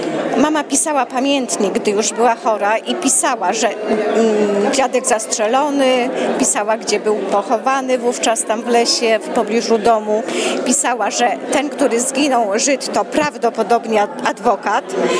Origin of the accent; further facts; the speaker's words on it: Lesser Poland, Poland; Akurat ja jestem spod Krakowa.